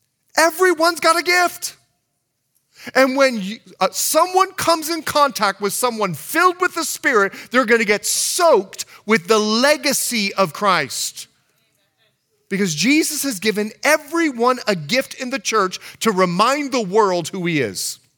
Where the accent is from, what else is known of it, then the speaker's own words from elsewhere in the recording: Bahamas; I'm from the Bahamas.